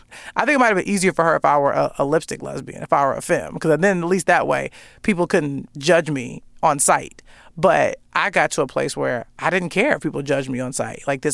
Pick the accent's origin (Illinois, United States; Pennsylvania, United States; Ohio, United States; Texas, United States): Illinois, United States; Chicago; That's an addiction that I have because I'm just from Chicago and it's sort of ingrained into me.